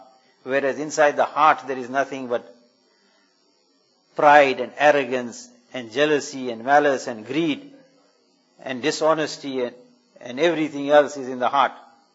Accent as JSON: {"language": "English", "country": "South Africa", "said": "I come from South Africa, you come from London"}